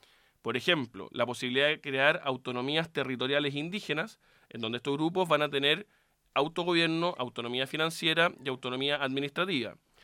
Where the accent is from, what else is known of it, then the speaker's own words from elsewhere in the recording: Chile; somos todos chilenos.